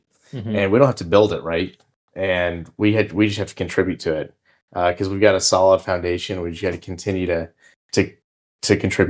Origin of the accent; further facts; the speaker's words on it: Rogers, Arkansas, United States; born there; I was born in Rogers.